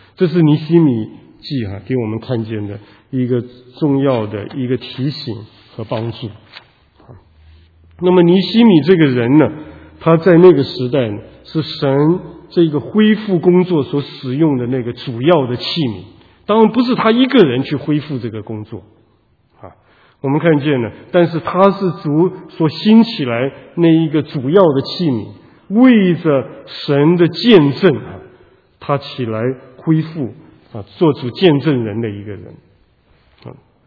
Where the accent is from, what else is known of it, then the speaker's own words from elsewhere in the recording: Taiwan; 湖南人，但是我从来没有见过湖南，没有去过那个地方，因为我不出生在那里，我出生在台湾，长在台湾，啊，我一直有一个心愿呢，啊，想要回去我父亲的故乡看一看。